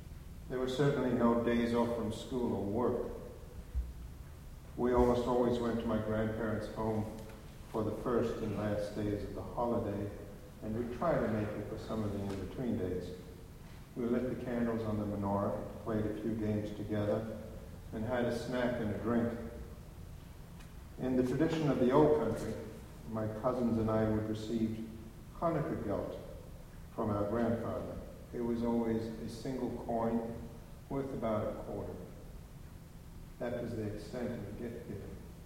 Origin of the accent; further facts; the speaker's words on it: South Africa; I grew up in South Africa, in the Southern Hemisphere, half a world away.